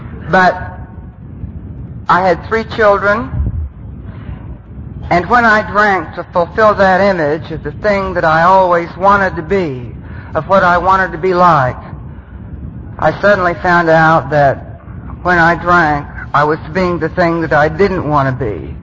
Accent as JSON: {"language": "English", "region": "Bible Belt", "country": "United States", "said": "I'm Irish and Indian and come from the Bible Belt."}